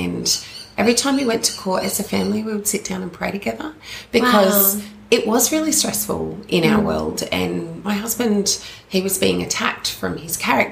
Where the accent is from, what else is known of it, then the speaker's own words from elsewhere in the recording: Adelaide, South Australia, Australia; now in Queensland, Australia; I'm from Adelaide, so we lived in Adelaide. So I got a ticket and came up and to live in Queensland